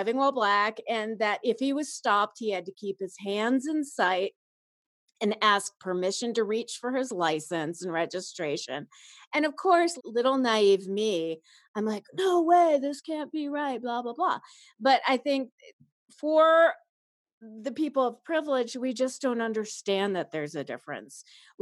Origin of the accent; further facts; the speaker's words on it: Chicago, Illinois, United States; also born or lived in Los Angeles; And, you know, I grew up in Chicago and then I moved to LA.